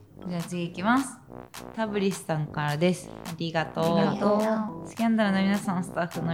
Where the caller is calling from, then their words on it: Shizuoka, Japan; 僕は地元が静岡で、割と掛川市に近いところに住んでいるので